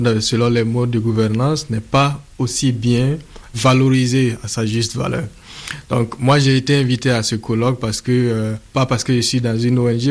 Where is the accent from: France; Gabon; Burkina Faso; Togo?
Burkina Faso; je suis du Burkina Faso.